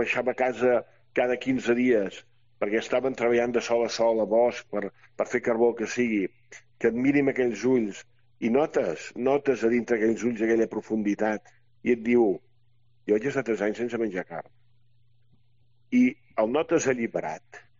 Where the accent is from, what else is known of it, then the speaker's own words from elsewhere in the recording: Arbúcies, Catalonia, Spain; perquè som una vall del Montseny, una vall